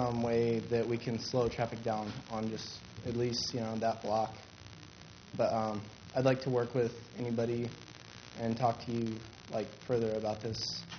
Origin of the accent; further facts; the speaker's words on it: Oceano, California, United States; I grew up here in Oceano, so I wanted to address the board about an issue we have on my block.